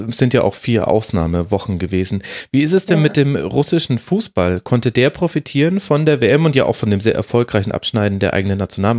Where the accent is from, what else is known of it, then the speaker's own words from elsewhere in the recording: Munich, Bavaria, Germany; Also ich hier als Münchner kann sagen